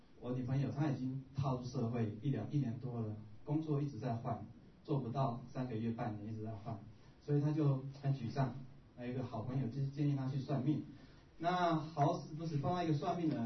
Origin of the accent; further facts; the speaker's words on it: Yilan County, Taiwan; 我是个客家人，我父亲是屏东的竹田的客家，我妈妈是在花莲，但是我从小是在宜兰一个传统的信仰环境下长大